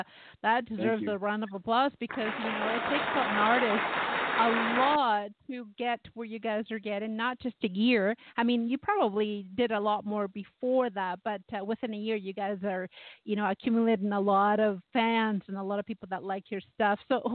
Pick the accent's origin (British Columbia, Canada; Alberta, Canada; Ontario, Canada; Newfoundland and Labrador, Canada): Ontario, Canada; Toronto; I mean, I'm from Toronto.